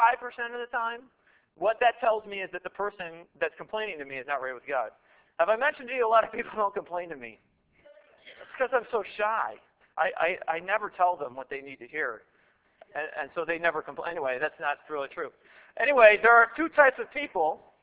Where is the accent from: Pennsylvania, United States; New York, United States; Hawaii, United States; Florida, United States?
New York, United States; Buffalo; I grew up in Buffalo, but I don't live here anymore.